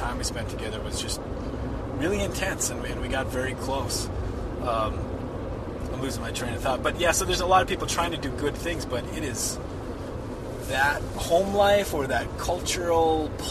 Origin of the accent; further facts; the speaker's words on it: North Dakota, United States; born there; I was born in North Dakota. I'm about as white as you could ever be